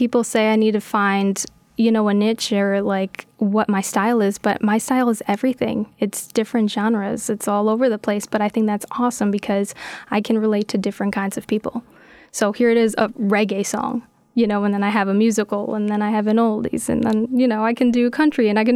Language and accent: English; Albany, New York, United States; from Albany, New York.